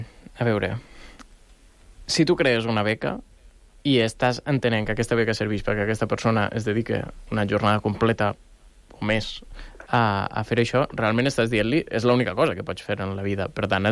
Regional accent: Valencian Community, Spain; Jo soc del País Valencià

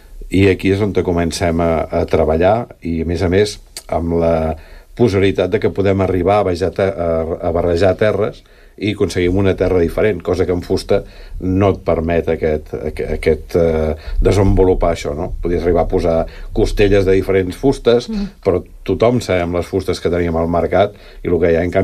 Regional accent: Catalonia, Spain; Soc fill del Penedès, la família estava vinculada al món del vi

